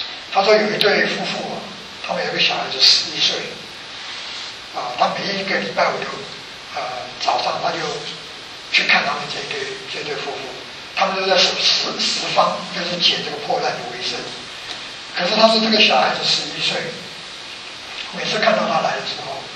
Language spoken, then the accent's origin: Chinese; Taiwan; 我想我们在座如果说从台湾来的